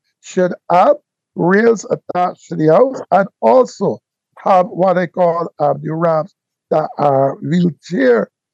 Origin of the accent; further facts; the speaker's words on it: Saint Michael, Barbados; I was raised in the Pine Housing area and Gawdale Housing area. 35 years of my life. I will be 71 this year.